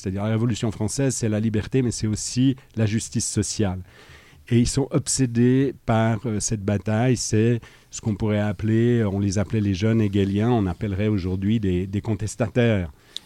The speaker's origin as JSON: {"language": "French", "region": "Geneva", "country": "Switzerland", "tie": "born or raised there", "said": "Je suis né à Genève. De la génération des tout jeunes qui ont vécu les années post-68 à Genève."}